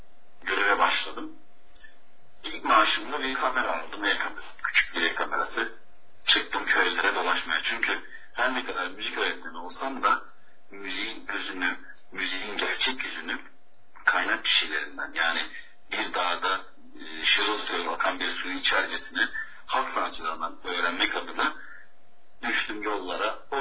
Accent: Antalya, Turkey; born there; ben 1988 yılında Antalya merkezde doğdum.

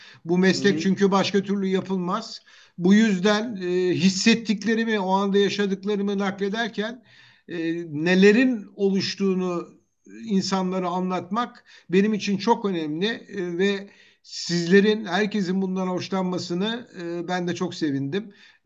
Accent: Ankara, Turkey; born there; Tabii Ankara'da doğdum. Ankara Bahçeli Evler.

